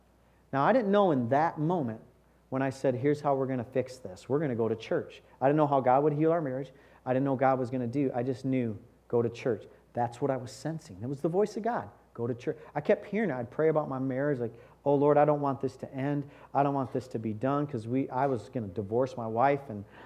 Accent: Battle Creek, Michigan, United States; I grew up in Battle Creek. That's where I've been my whole life.

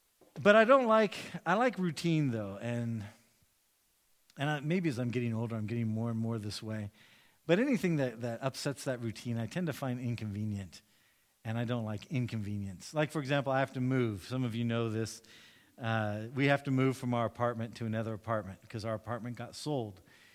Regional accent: United States; When I first got here, being an American, we would only really, we'd stay with like the sermon series up till Christmas.

